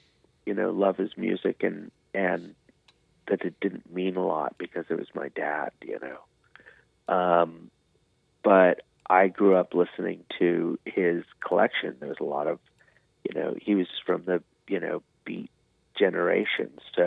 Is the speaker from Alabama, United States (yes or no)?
no; San Diego, California, United States; also born or lived in Philadelphia; I was born in Philly, and my folks moved to San Diego